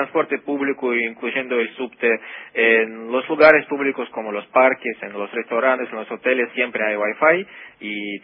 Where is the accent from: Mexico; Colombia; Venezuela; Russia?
Russia; Spanish is a second language; ¿Allá en Rusia?